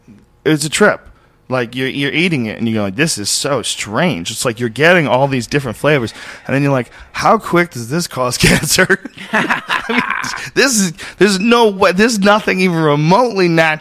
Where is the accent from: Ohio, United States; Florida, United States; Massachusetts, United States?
Massachusetts, United States; Boston; accent: Boston; You know, I didn't even realize how heavy my Boston accent was until I started seeing myself on television.